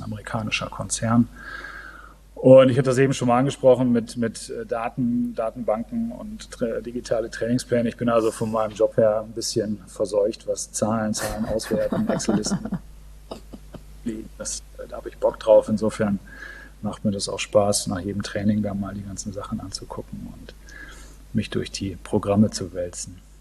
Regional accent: Northern Germany, Germany; now in Melle, Germany; Also ich komme aus Norddeutschland, bin wohnhaft in Melle.

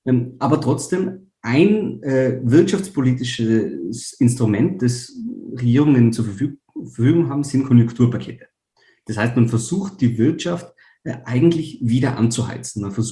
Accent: Tyrol, Austria; in meinem eigenen Bundesland, wo ich herkomme, in Tirol, ist die häufigste Heizform immer noch die Ölheizung.

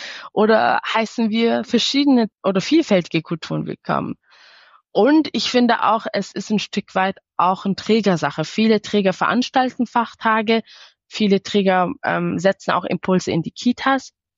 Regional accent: Eritrea; first language Tigrinya; German is a second language; ich komme aus Eritrea, ein eritreisch sprechendes Kind, also Tigrinya sprechen wir

